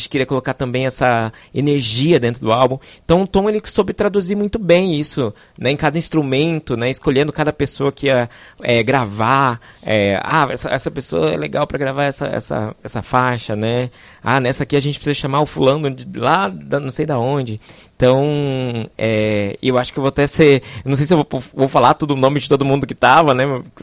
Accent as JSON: {"language": "Portuguese", "town": "Corumbá", "region": "Mato Grosso do Sul", "country": "Brazil", "tie": "born or raised there", "said": "que foi em Corumbá, que é uma cidade que eu tenho muito, muito carinho, onde eu nasci, fui criado lá durante muitos anos."}